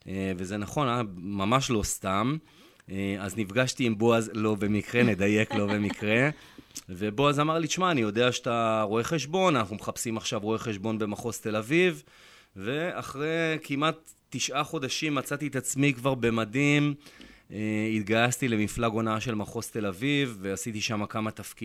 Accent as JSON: {"language": "Hebrew", "town": "Holon", "region": "Tel Aviv District", "country": "Israel", "tie": "born or raised there", "said": "אז גדלתי בחולון"}